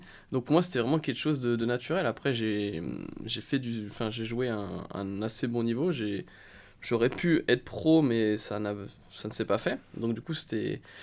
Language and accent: French; Île-de-France, France; j'ai commencé dans le 77, des salles de quartier, là d'où je viens, etc.